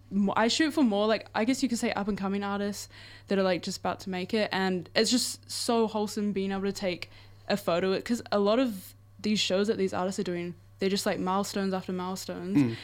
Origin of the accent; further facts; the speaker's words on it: Mangawhai, Northland, New Zealand; I'm from Mungify